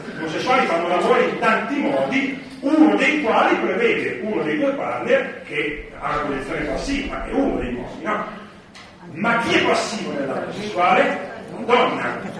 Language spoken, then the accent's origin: Italian; Lombardy, Italy; Io vengo dalla Brianza